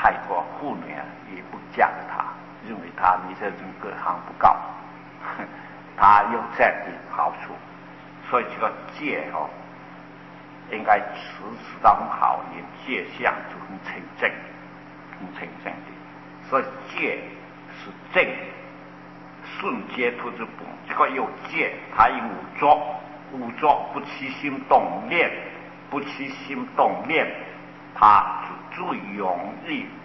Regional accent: China; 可我们中国人啊，好像又是公共汽车哦

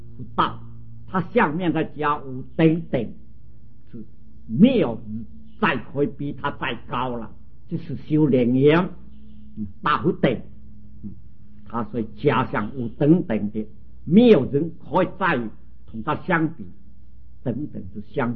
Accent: China; 我们中国人也很会解释的，就和四化界合在一心，那也是可以哈。

